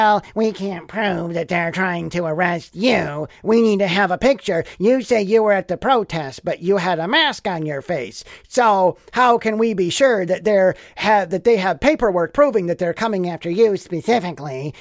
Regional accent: United States; given trouble to me as an American

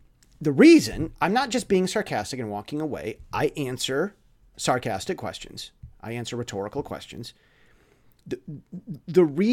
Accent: United States; I know that you're probably American, and me being American, I know it's in my bones too.

